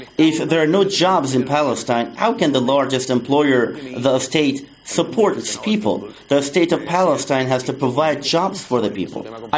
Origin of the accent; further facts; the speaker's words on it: Chile; I told them, I come from Chile. How can I not know Gaza?